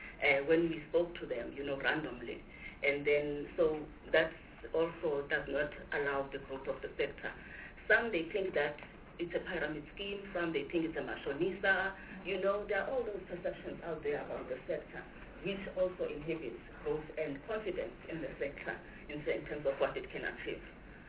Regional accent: Tanzania; I know I come from Tanzania, so I know that it's a fact.

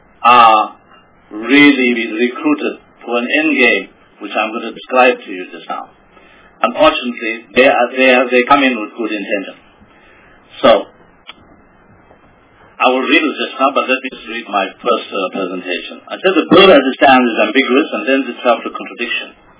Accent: South Africa; as a South African

